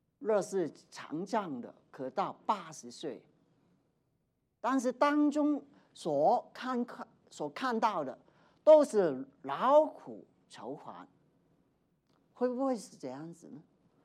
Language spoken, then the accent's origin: Chinese; Hong Kong; now in Denver, United States; 我从香港过来，最近呢看新闻啊、电视啊，就告诉我，原来香港现在很多人呢